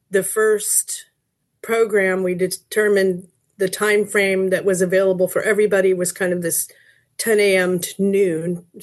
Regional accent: Los Angeles, California, United States; I grew up in Los Angeles where there was a robust drama department in my school

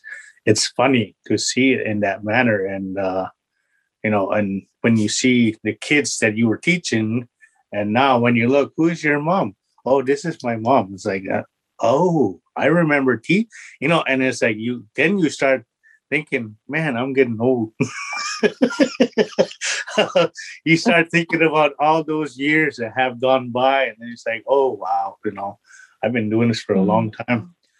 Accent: Eskasoni, Nova Scotia, Canada; English is a second language; And English is my second language, you know

